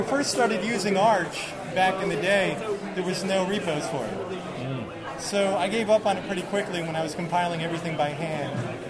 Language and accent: English; New York, United States; now in Jacksonville, United States; I'm originally from New York. I live in Jacksonville, Florida right now.